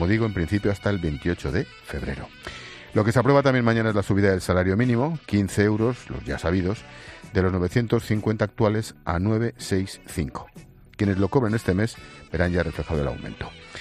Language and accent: Spanish; Spain; Soy muy español.